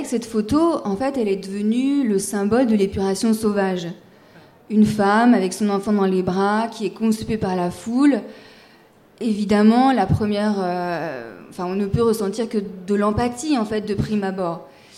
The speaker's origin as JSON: {"language": "French", "town": "Chartres", "region": "Centre-Val de Loire", "country": "France", "tie": "born there", "said": "je suis née à Chartres et je la connais depuis toujours."}